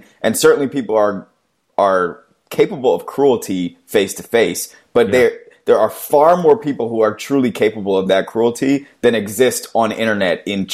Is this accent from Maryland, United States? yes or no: yes; Maryland, United States; We are actually both from Maryland, but totally two different sides of the state.